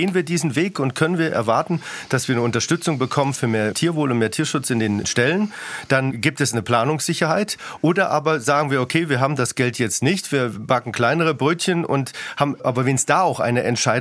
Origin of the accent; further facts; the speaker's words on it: Baden-Württemberg, Germany; ich komme aus Baden-Württemberg